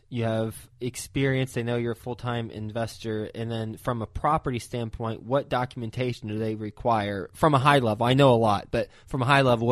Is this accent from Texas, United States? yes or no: yes; Fort Worth, Texas, United States; I'm from Fort Worth. I might use them.